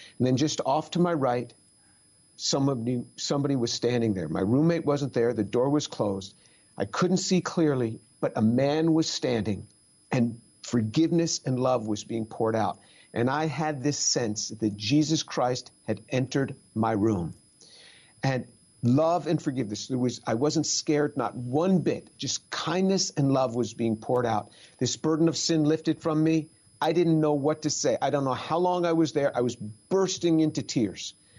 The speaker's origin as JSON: {"language": "English", "region": "New York", "country": "United States", "tie": "born or raised there", "also_born_or_lived": "Manhattan", "said": "I grew up in a secular Jewish home just outside New York City. I was born in Manhattan, raised just north of the city."}